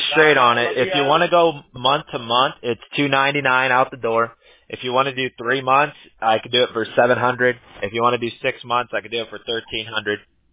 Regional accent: United States; Yeah, no, I'm from the States. We're all from the States.

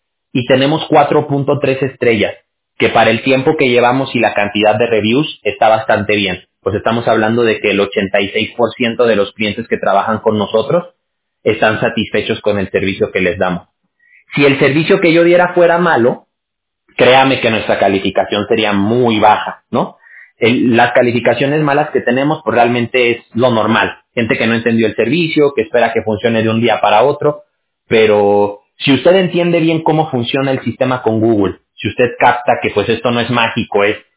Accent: Aguascalientes, Mexico; Yo soy de Aguascalientes.

